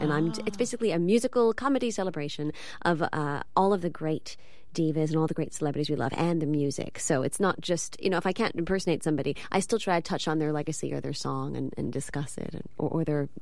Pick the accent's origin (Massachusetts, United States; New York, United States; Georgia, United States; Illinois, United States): New York, United States; I'm from New York, and I haven't performed in the West Coast in too long.